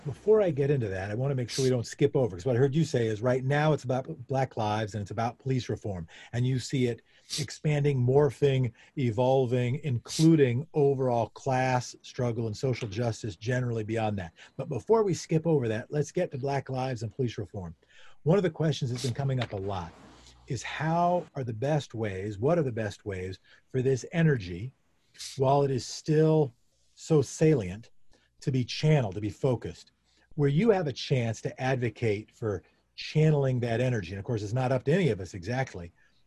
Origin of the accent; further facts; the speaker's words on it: South Pasadena, California, United States; also born or lived in Portland, Oregon; I remember when I grew up in South Pasadena and Portland, Oregon, and both pretty white places